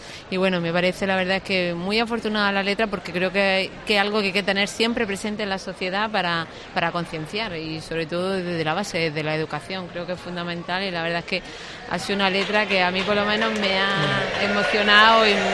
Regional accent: Almería, Andalusia, Spain; yo soy de Almería

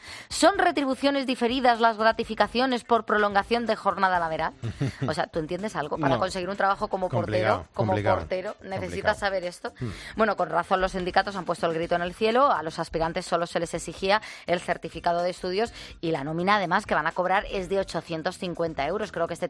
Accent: Puente Genil, Andalusia, Spain; Soy de Puente Genil, estoy tomando cafelito en la venta El Empalme.

